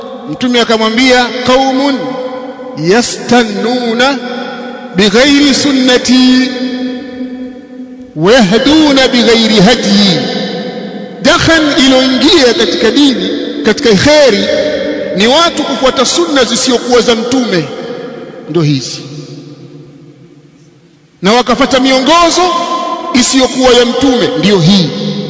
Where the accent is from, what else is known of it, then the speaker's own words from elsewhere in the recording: Tanzania; kwa sababu mweusi, sijatoka Saudia, nimetoka Tanzania.